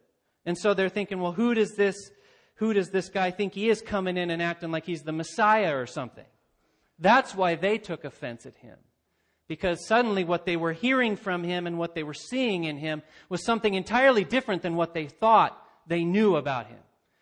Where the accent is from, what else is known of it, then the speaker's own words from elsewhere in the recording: Turner, United States; My hometown is Turner, not too far from here.